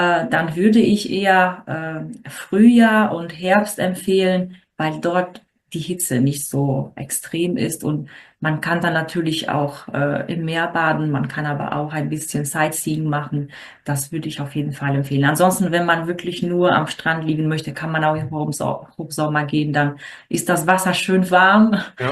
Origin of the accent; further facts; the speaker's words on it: Tirana, Tirana County, Albania; moved away as an adult; now in Germany; Also ich komme ja aus Albanien. Gebürtig komme ich aus Nordalbanien, bin aber in Tirana, in die Hauptstadt, aufgewachsen. Dort habe ich mein Abitur abgeschlossen